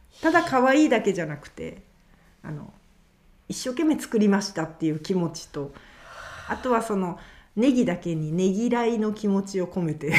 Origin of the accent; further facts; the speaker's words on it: Itoshima, Fukuoka, Japan; 糸島でやっぱ生まれ育って、なのでもうやっぱ糸島のものをやっぱりそのちょっとでもやっぱ地産地消っていう意味でなんか使ったりとかしながら